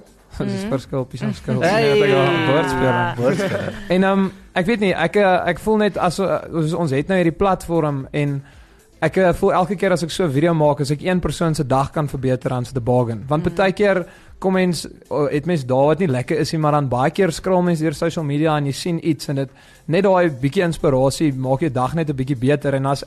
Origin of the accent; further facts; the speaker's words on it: Kimberley, Northern Cape, South Africa; ek kom van Kimberley af